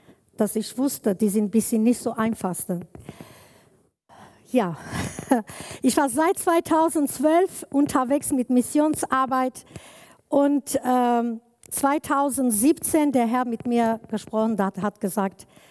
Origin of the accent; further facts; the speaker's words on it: Armenia; ich komme ursprünglich aus Armenien, aber ich bin eine Kurdin, ehemalige Jesidin. Schon seit 30 Jahren ich bin unterwegs mit Jesus.